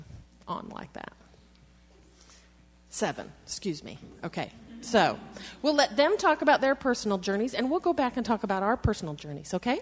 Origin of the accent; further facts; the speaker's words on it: China; now in United States; I'm from China. I'm interested in China, and I want to see the Great Wall with my mom, but I don't feel Chinese at all. I feel 100% American.